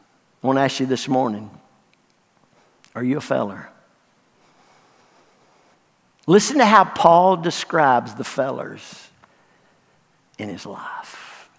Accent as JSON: {"language": "English", "town": "Dexter", "country": "United States", "tie": "born or raised there", "said": "I was raised in Dexter. Now, when I say raised in Dexter, in the suburbs of Dexter. But I am proud to be from Dexter."}